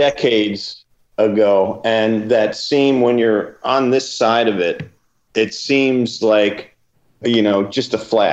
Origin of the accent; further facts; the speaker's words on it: New Jersey, United States; I'm a kid from Jersey. I'm used to just dead bodies washing up on shore.